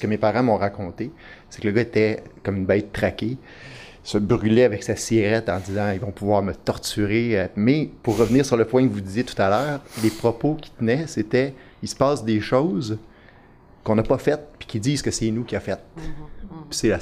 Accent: Longueuil, Quebec, Canada; je viens de Végé-Cartier, de Longueuil.

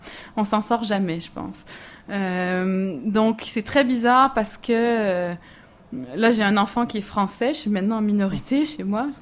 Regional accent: Montreal, Quebec, Canada; also born or lived in Saguenay; je pense que je suis principalement montréalaise. C'est-à-dire que je suis née au Saguenay, je suis allée souvent quand j'étais petite, tout ça, une partie de ma famille est là-bas, mais j'ai grandi ici.

